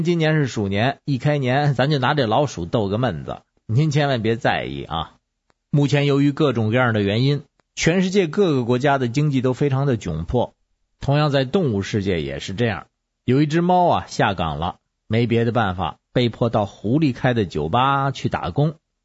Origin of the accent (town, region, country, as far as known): Beijing, China